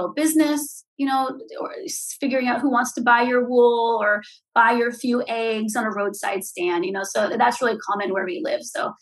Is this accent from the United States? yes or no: yes; California, United States; growing up in California in apartments, I'd always have like a pot of tomatoes or something like that.